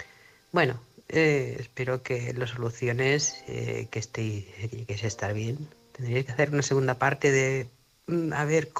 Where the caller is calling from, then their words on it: Manresa, Catalonia, Spain; corresponsal de Manresa, Barcelona.